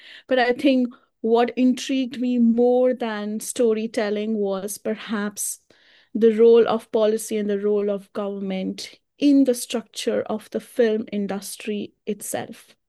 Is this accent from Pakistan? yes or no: no; India; now in London, United Kingdom; The thing is, I'm originally from India, and I grew up watching films.